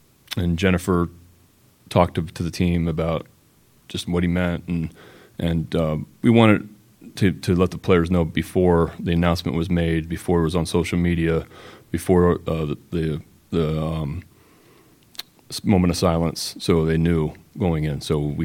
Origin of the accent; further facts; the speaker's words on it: Chicago, Illinois, United States; I'm some guy from Chicago that just gets hired